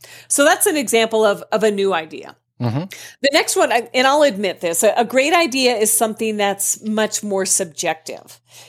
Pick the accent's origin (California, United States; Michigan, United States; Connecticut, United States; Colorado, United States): Colorado, United States; They're the people, you know, I'm from Colorado.